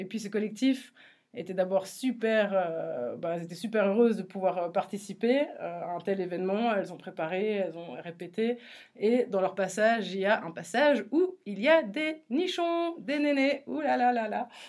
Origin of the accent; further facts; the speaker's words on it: Jura, Switzerland; born there; now in Valais, Switzerland; En fait, je suis un peu une fausse valaisanne, mais donc je suis née au Jura.